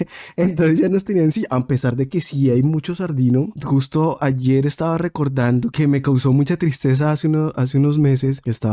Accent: Bogotá, Colombia; now in Sweden; Cuando yo me fui de Bogotá, de Colombia, los candies ya eran prehistoria, aquí todavía existen.

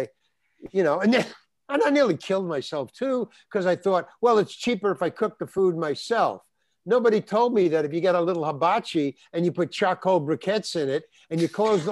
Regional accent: New York, United States; Because I grew up in New York. So the Village was like a mecca to me.

